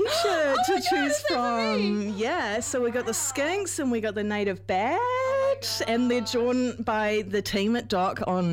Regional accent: Leigh, Auckland, New Zealand; Oh, so I grew up in Lee, and we have, there's this beautiful reef in Lee.

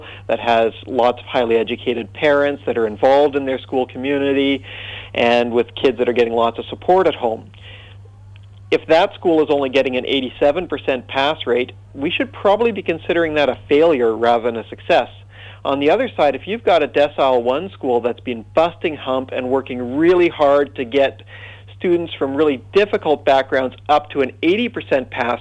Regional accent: Canada; that I grew up with in Canada

